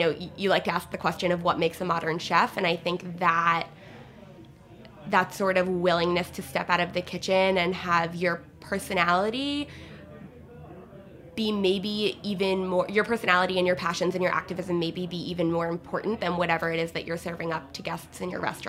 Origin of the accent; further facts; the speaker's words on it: Jericho, New York, United States; I was raised on Long Island, in a town called Jericho, New York. It's about an hour outside of the city.